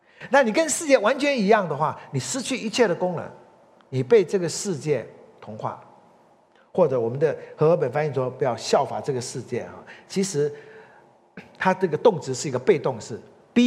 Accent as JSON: {"language": "Chinese", "country": "Taiwan", "tie": "born or raised there", "said": "我台湾出生长大，每次回台湾讲道，我都有点近乡情怯。"}